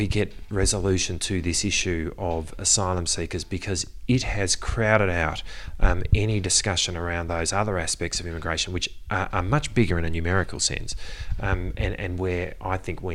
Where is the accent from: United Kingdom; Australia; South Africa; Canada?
Australia; Geelong, Victoria; I come from Geelong, a regional city